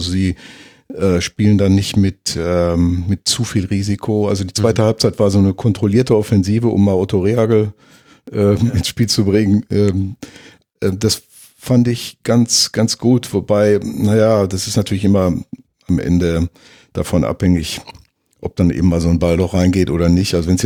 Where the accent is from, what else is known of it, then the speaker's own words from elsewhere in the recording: North Rhine-Westphalia, Germany; Ich komme ja aus der Nähe von Schalke